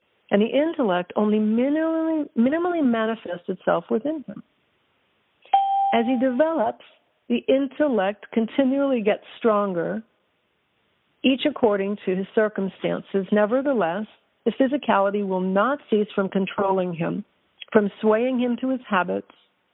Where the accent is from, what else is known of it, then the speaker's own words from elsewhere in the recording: California, United States; being Californian and being 50, yoga's been in my life for a long, long time